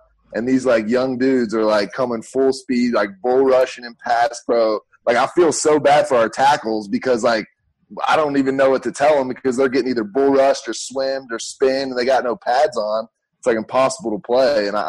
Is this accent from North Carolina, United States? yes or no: yes; Hickory, North Carolina, United States; Well, I came from North Carolina, Hickory, North Carolina.